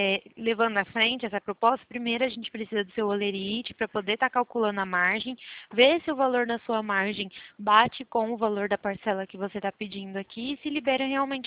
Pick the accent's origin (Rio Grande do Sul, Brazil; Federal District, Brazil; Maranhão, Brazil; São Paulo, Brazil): São Paulo, Brazil; Campinas; eu sou de Campinas.